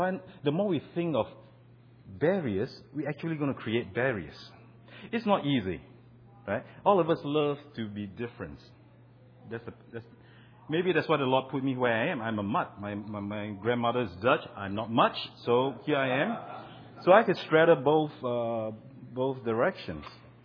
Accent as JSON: {"language": "English", "country": "Singapore", "said": "I'm from Singapore"}